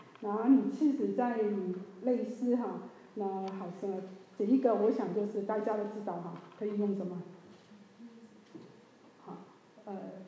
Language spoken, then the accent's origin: Chinese; China; 我们中国人才可以有机会啊回到神的身边哈